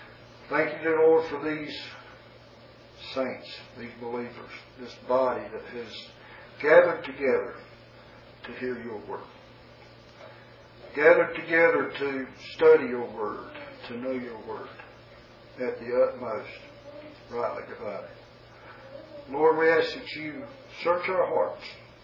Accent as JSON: {"language": "English", "region": "South Carolina", "country": "United States", "said": "I'm from South Carolina, like I spoke earlier."}